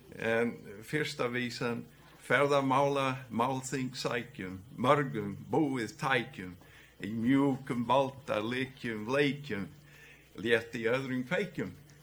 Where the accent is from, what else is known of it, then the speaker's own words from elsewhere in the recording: Estonia; Icelandic is a second language; Ég kem frá Eisturlandi